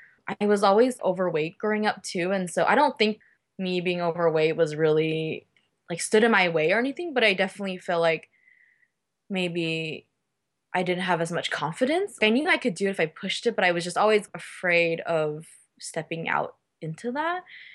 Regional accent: Texas, United States; So I grew up in Texas, and I've never really experienced the outdoors growing up

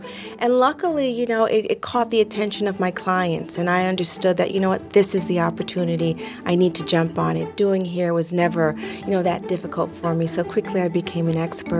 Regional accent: New York, United States; Growing up in New York in the 70s with like a short Japanese woman with long straight hair on a block where it was primarily African American

